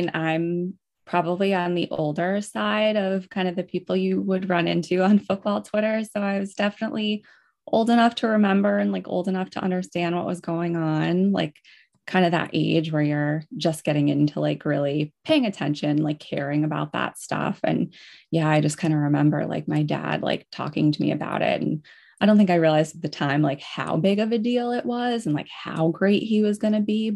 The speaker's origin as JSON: {"language": "English", "region": "Rhode Island", "country": "United States", "tie": "born or raised there", "said": "So where I grew up in Rhode Island is little Portugal, basically."}